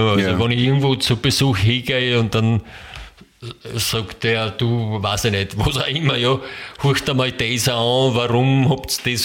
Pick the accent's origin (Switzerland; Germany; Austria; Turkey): Austria; Tyrol; Und deshalb da das Museum schon lieber bei uns in Tirol daheim sein.